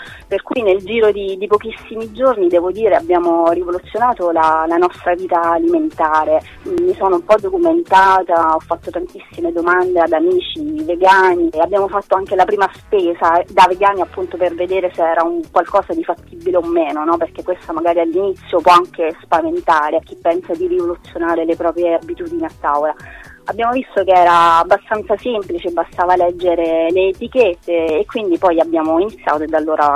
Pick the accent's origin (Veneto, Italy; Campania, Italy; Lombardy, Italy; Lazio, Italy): Lazio, Italy; Rome; now in Catania, Italy; Sono di Roma, ma nel 2003 mi sono trasferita a Catania perché un siciliano mi ha fatto innamorare sia di sé che della sua terra.